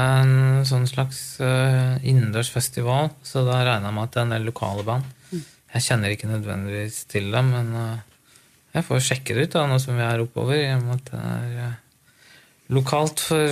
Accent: Lillehammer, Innlandet, Norway; Lillehammer er jo liksom stedet hvor jeg vokste opp, eller si jeg er fra Gudbrandsdalen, sant? Så jeg gikk på skole der og tilbrakte veldig mye ungdomstiden min der og begynte å spille i band første gangen der ute.

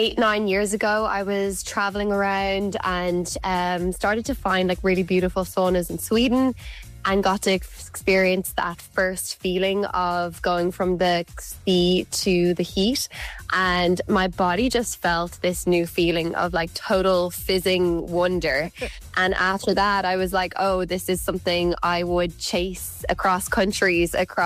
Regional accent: Ireland; I suppose growing up in Ireland

